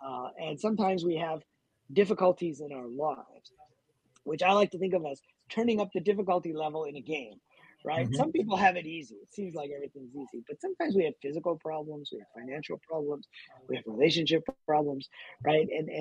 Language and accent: English; Pakistan; born there; I'm not even a Hindu, right? I was born in Pakistan and grew up as a Muslim